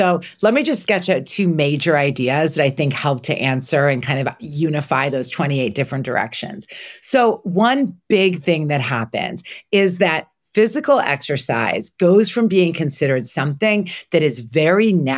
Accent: New York, United States; being such a New Yorker, I like, it was MapQuest, I think at the time, not even like Google Maps.

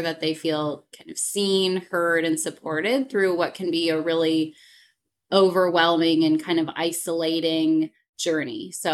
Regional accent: Michigan, United States; So I am from Michigan originally, and I did my medical school at Michigan State University.

